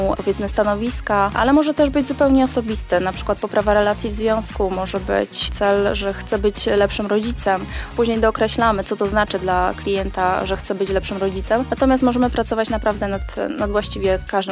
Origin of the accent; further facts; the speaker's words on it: Kielce, Świętokrzyskie Voivodeship, Poland; bo my jesteśmy z Kielc.